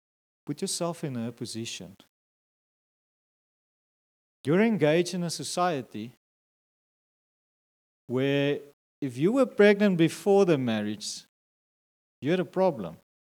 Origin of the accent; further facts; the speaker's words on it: Eastern Cape, South Africa; I grew up in the Eastern Cape. I know nothing about the Free State. I don't know Bloemfontein.